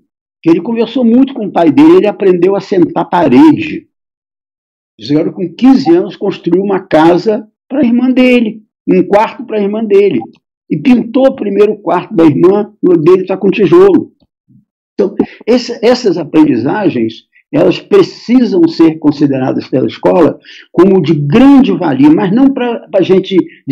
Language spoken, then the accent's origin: Portuguese; Rio de Janeiro, Brazil; Vocês me desculpem, mas como eu sou do Rio, posso ter alguma justificativa ainda.